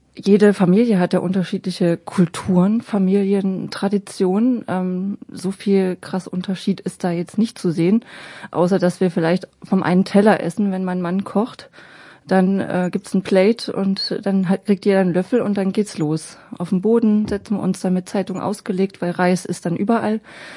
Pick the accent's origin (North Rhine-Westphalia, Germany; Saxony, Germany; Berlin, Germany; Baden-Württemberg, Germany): Saxony, Germany; Dresden; now in Braunschweig, Germany; Aber hier in Braunschweig geht das alles noch. Also ich komme ursprünglich aus Dresden.